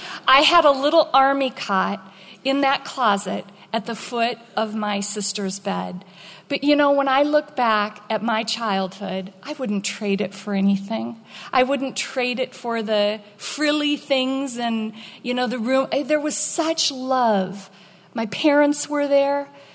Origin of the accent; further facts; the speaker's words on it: Iowa, United States; When I was growing up in Iowa, I'm the youngest of eight